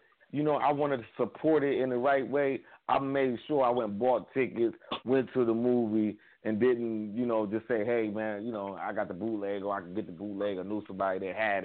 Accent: Cleveland, Ohio, United States; now in Atlanta, United States; Like, I'm originally from Cleveland, right? But I stay in Atlanta now.

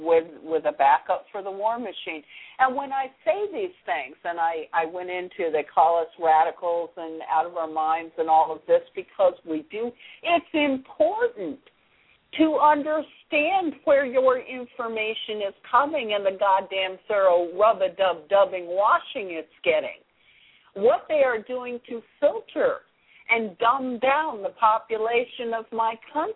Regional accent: Rochester, New York, United States; You know, hey, I'm a Kodak kid. I was raised on Kodak stock. I went to the best schools because of that. You know, I'm from Rochester, New York.

